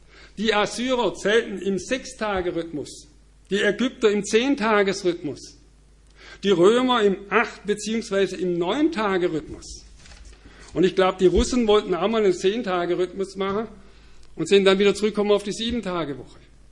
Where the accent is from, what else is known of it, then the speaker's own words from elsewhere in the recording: Alpirsbach, Baden-Württemberg, Germany; der wird jedes Jahr in meinem Heimatort in Alpirsbach am dritten Sonntag im September ausgetragen.